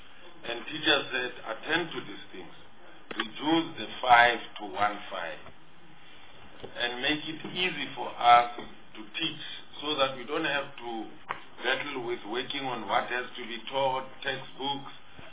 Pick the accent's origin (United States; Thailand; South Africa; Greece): South Africa; Sterkspruit, Eastern Cape; Yeah, I come from Sterkspruit, that's why I instead of Sterkspruit, I said Sterkspruit.